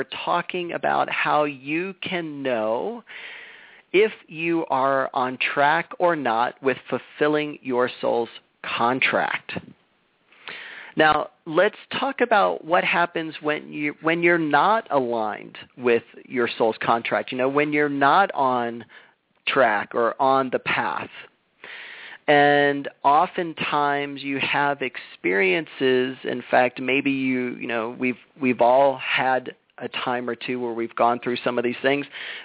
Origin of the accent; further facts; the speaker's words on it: Florida, United States; you know, I'm a Florida guy. I came from Florida, and in Florida, it's very flat.